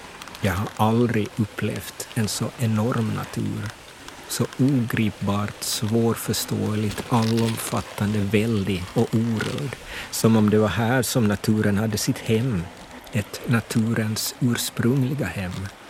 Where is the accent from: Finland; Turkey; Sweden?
Finland; Hemma i Finland i början av april är det beckmörkt.